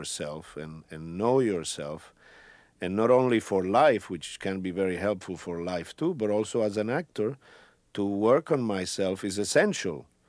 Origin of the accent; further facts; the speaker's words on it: Puerto Rico; first language es; English is a second language; now in New York, United States; Yes, I could have stayed in Puerto Rico and acted, but I don't think I would have had the exposure that I've had coming to New York.